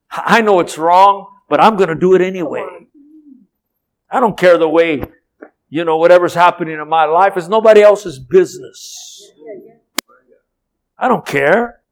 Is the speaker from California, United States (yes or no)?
yes; Compton, California, United States; born there; Shoot, all I know, Piru, I was born in Compton, folks.